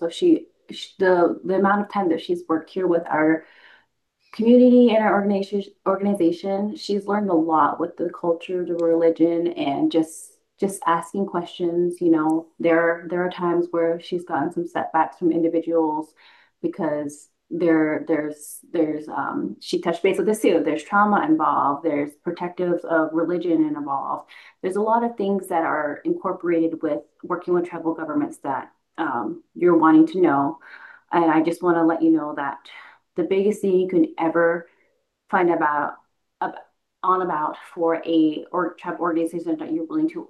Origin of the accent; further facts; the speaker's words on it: Arizona, United States; I'm not an enrolled member here with Winnebago. My husband is, but I come from the Navajo tribe in Arizona, and we have different historical traumas that we've endured.